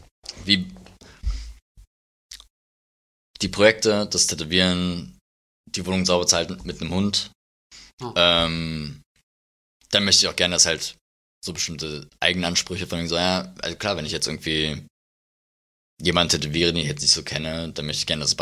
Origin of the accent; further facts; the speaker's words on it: Berlin, Germany; Ich bin halt in Karlshorst groß geworden.